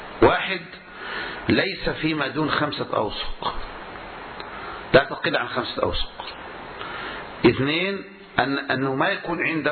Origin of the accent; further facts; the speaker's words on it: Egypt; زي عندنا في مصر صورة مثلا، يقول لك أنا بقرضك 10,000 جنيه